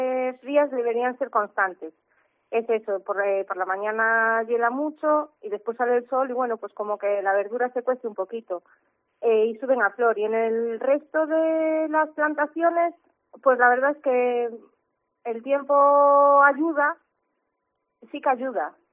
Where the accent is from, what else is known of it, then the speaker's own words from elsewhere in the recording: As Pontes, Galicia, Spain; Yo soy de Aspontes, pero tengo mi huerta a 7 minutitos de Aspontes en el concello de Xermade, en Roupar, que está en la provincia de Lugo, pero bueno, está justo pegado a Aspontes.